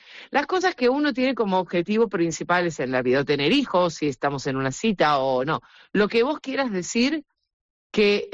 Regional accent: Argentina; Así que hice como un raconto de toda la historia de la radio en mi país, en Argentina, pero ahora aquí también.

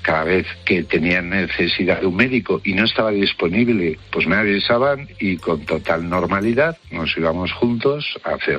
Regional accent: Huesca, Aragon, Spain; born there

